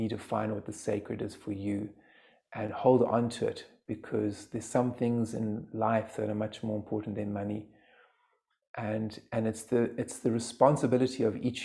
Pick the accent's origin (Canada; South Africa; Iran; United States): South Africa; where I was brought up in South Africa, it's one of the second greatest biospheres in terms of, after the Amazon, in terms of plant medicine.